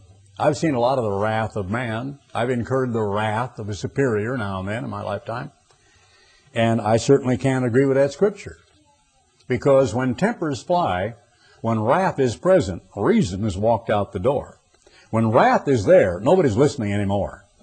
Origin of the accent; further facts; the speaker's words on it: Oregon, United States; I'd never see, I'm from Oregon, for pity's sake. The tallest building in Eugene was 8 stories